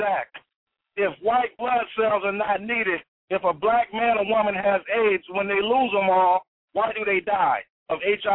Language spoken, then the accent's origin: English; Los Angeles, California, United States; now in Houston, United States; from Los Angeles, but I reside in the Houston area now.